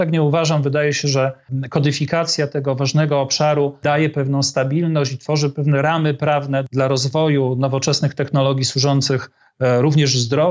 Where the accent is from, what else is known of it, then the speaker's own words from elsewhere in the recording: Kielce, Świętokrzyskie Voivodeship, Poland; w Świętokrzyskim Centrum Onkologii w Kielcach, skąd pochodzę